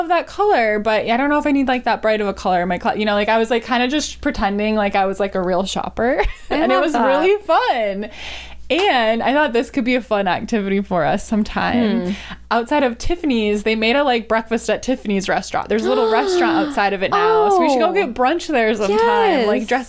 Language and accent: English; Wisconsin, United States; You know, like, I grew up in Wisconsin. The Milwaukee Brewers are our team.